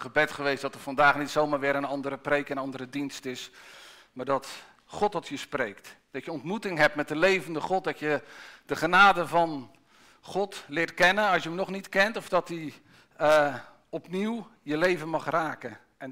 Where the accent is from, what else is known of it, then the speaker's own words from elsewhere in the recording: Middelharnis, South Holland, Netherlands; Opgegroeid hier in Middelharnis, het meest van mijn leven.